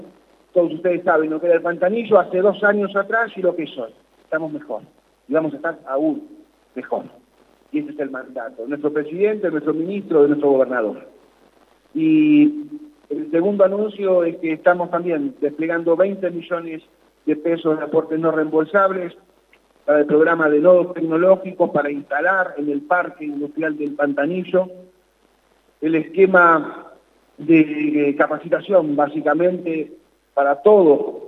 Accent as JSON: {"language": "Spanish", "region": "Catamarca", "country": "Argentina", "said": "todos como sociedad, todos como argentinos, todos como catamarqueños y catamarqueñas"}